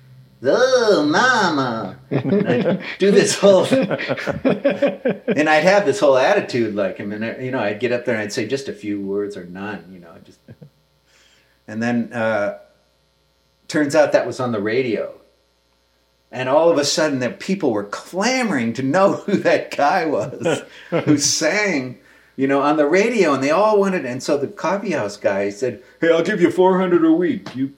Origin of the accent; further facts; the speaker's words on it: Brookline, Massachusetts, United States; See, I lived in Brookline. I grew up in Brookline. The grandmother thing was weekends and summer, but all the rest of the time during the school year, I was in Boston.